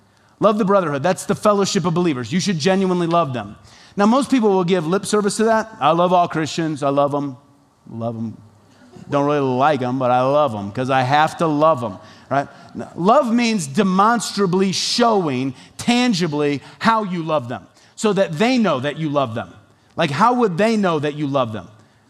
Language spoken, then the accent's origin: English; United States